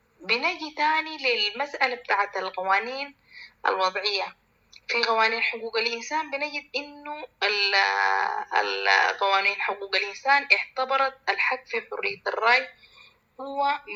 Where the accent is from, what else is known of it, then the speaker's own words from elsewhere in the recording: Sudan; خصوصا يعني عندنا في السودان، خصوصا في ظل تصاعد نسبة الفساد الحاصلة يعني في بلدنا دي